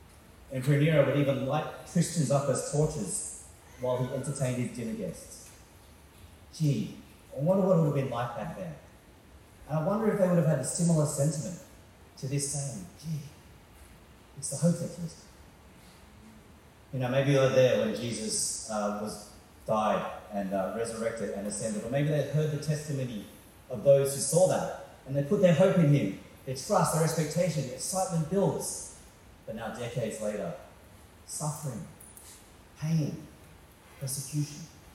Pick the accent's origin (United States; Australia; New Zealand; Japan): Australia; now in Shanghai, China; I'm from Australia, so that's what my weird accent's all about.